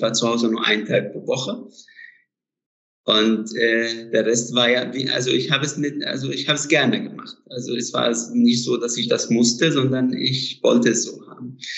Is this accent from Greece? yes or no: no; Alexandria, Alexandria Governorate, Egypt; German is a second language; moved away as an adult; now in Germany; Ich war nur einfach da in der Uni, in der Uniklinik in Alexandria und in meiner Heimat.